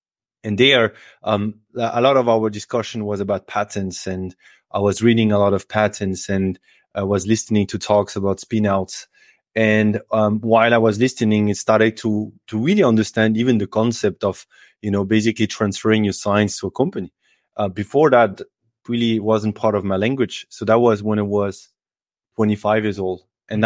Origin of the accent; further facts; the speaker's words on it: France; also born or lived in Mulhouse / Freiburg; I grew up in France in a small village, then moved to a city a little bit bigger called Mulhouse, and then to Freiburg to the binational degree